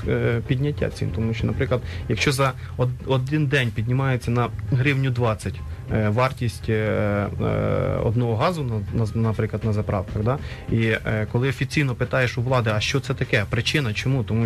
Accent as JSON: {"language": "Ukrainian", "region": "Kyiv Oblast", "country": "Ukraine", "said": "я сам із Сквирського району. Це Київської області."}